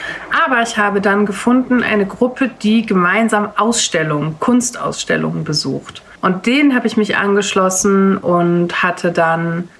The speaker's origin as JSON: {"language": "German", "region": "North Rhine-Westphalia", "country": "Germany", "tie": "born or raised there", "lives_now": "Hamburg, Germany", "said": "ich komme aus dem Rheinland, also Düsseldorf, Köln. Da ist es sehr einfach, da bin ich groß geworden, da geht man sehr einfach aufeinander zu, kommt schnell ins Gespräch. Dann bin ich nach Hamburg gezogen"}